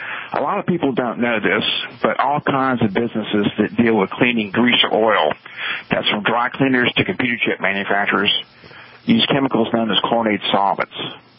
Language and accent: English; Louisiana, United States; born there; also born or lived in Massachusetts; I was born in Louisiana, but got my start in business up in your area, in Massachusetts, Doug, in the early 80s with a company called Groundwater Technology. Since that time, I moved back to Louisiana in the mid-80s